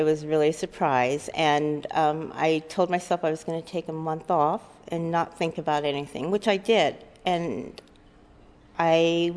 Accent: San Francisco, California, United States; Born and raised in San Francisco, native.

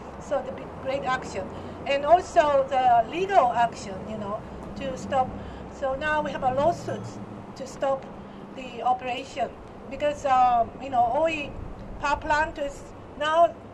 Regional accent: Osaka, Japan; so we're from Osaka

